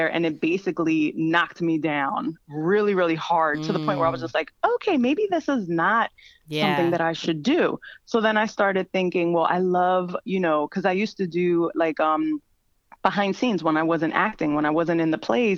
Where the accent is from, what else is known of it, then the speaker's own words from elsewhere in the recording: Jersey City, New Jersey, United States; You know, where I'm from, I grew up in Jersey City, and where I'm from, I didn't have any famous people around me or in my family